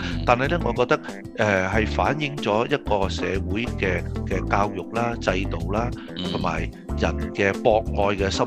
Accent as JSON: {"language": "Cantonese", "country": "China", "said": "啊，我哋中國人就比較多係喜歡啊，將我哋所擁有嘅嚟去pass on 嚟去傳遞俾我啲仔女，"}